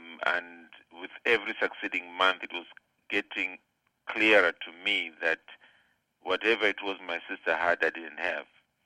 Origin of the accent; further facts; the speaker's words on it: Zambia; I grew up in Zambia.